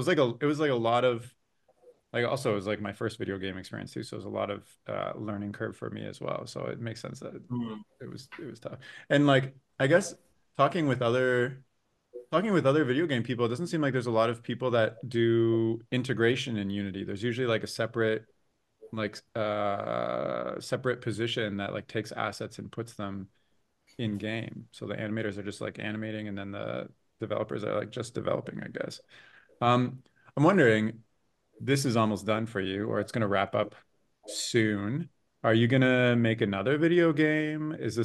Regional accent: Toronto, Ontario, Canada; I'm from Toronto

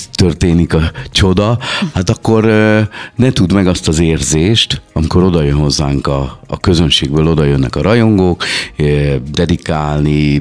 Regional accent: Győr, Győr-Moson-Sopron, Hungary; born there; mert hogy győri születésű vagyok

